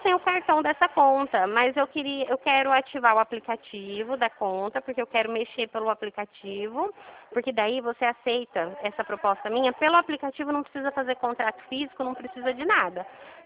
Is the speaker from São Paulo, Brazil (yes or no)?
yes; Dracena, São Paulo, Brazil; Dracena, não sou daí de Regente Feijó.